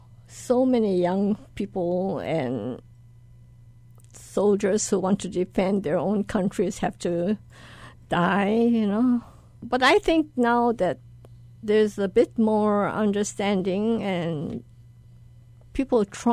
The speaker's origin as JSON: {"language": "English", "country": "United States", "tie": "born or raised there", "said": "I was brought up very Japanese style by my parents in America. But at school, I'm totally American."}